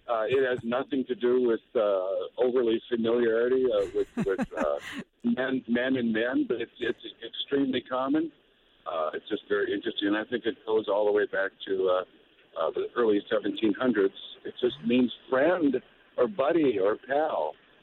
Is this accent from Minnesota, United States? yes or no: yes; Anoka, Minnesota, United States; I am from Anoka, Minnesota.